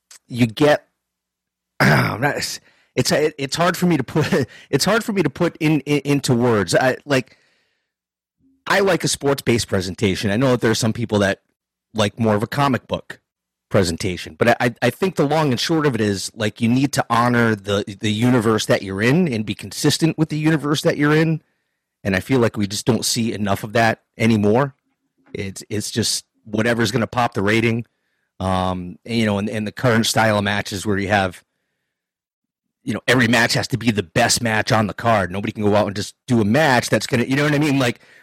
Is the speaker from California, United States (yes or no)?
no; Providence, Rhode Island, United States; Even though I'm from the Boston area, from Providence, Rhode Island, which is the Boston area